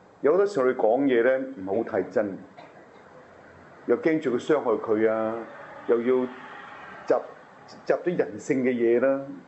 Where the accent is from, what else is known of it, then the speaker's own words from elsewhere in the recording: China; 我哋中國人有個。有個言語啊